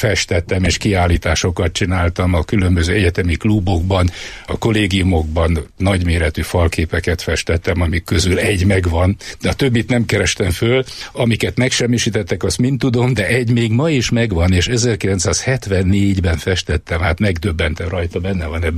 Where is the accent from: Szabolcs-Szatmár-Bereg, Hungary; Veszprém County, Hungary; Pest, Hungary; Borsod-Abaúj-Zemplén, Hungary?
Pest, Hungary; Pilisszentiván; also born or lived in Budapest; Én Budapesten születtem, egy Budapest melletti kis falucskában, Pilisi falucskában, Pilis Szent Ivánon töltöttem a gyermekkoromat.